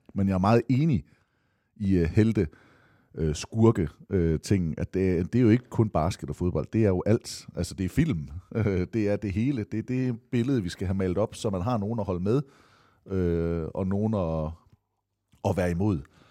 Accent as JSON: {"language": "Danish", "town": "Aarhus", "region": "Central Denmark Region", "country": "Denmark", "tie": "born or raised there", "said": "jeg er jo fra Åbyhøj opvækst"}